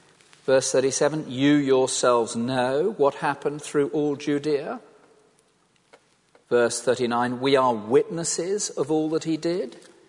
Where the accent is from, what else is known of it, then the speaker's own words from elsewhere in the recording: England, United Kingdom; of course I'm a Christian. I'm English.